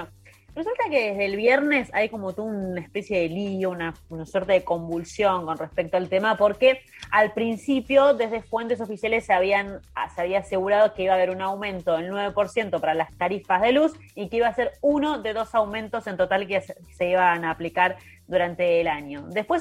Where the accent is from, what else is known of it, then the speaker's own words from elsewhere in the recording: Buenos Aires, Argentina; yo soy de Caballito